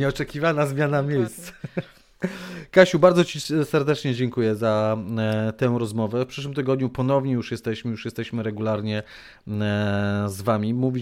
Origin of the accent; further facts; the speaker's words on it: Podlaskie Voivodeship, Poland; bo wiedziała, tak, że jestem z Podlasia i trochę tam tych terenów znam